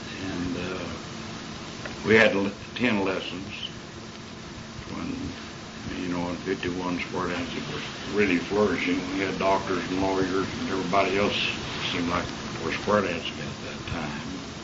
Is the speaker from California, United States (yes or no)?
no; Abilene, Texas, United States; also born or lived in Tuscola, Texas; All right, I was born in Tuscola, Texas. That's 17 miles south of Abilene.